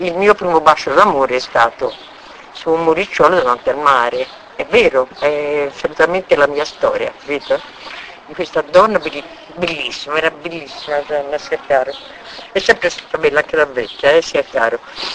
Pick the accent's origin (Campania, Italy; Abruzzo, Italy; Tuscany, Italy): Tuscany, Italy; Massa Marittima; born there; Io sono nata a Massa Marittima